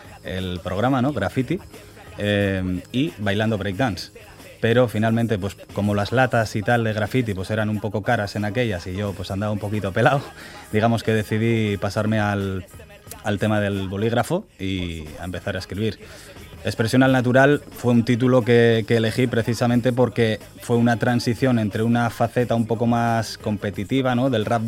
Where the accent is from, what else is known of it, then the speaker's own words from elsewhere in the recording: Bilbao, Basque Country, Spain; Siempre está presente en mis letras. Desde el día uno, al final, soy uno más del bocho y se sienten las letras.